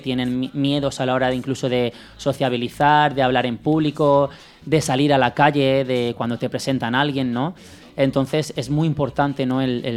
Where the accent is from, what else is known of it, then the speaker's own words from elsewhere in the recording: Alzira, Valencian Community, Spain; Sí, soy de Alcira.